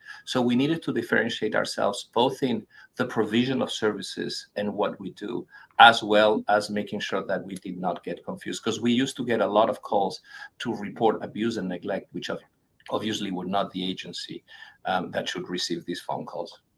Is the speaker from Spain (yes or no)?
yes; Spain; moved away as an adult; now in Boston, United States; Originally, I am from Spain, and I got to Boston 30 years ago, and got a master's here in Boston.